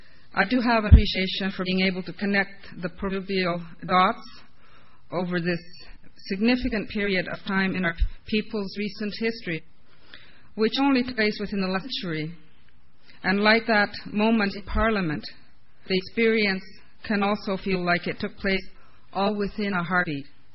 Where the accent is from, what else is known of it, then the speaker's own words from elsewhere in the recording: Kuujjuaq, Quebec, Canada; in the Nunavik region, which is where I come from Kujuak in Northern Quebec, where we call it Nunavik